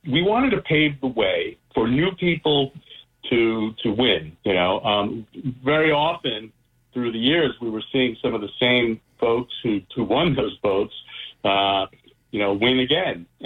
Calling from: Long Island, New York, United States; I'm calling from Long Island.

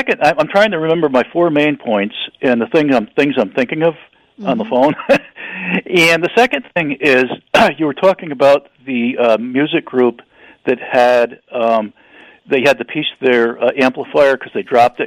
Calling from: Norwich, Connecticut, United States; My question is, because … from Norwich, Connecticut, is you know how the mood ring changes its colors?

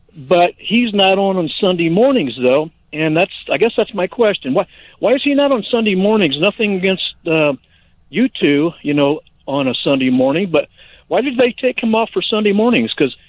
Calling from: Whiting, Indiana, United States

